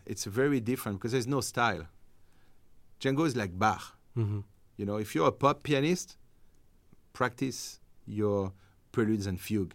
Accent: Chartrettes, Île-de-France, France; English is a second language; So I grew up in Chartres, near Fontainebleau.

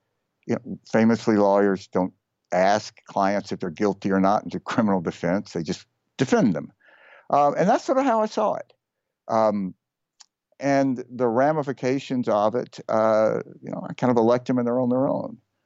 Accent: Mississippi, United States; I grew up in Mississippi when there was only really a Democratic Party.

